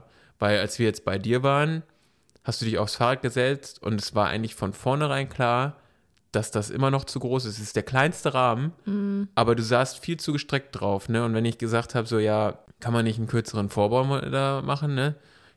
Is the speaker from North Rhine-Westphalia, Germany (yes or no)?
yes; Bocholt, North Rhine-Westphalia, Germany; ich komme ja auch da aus der Ecke, ne, von Bocholt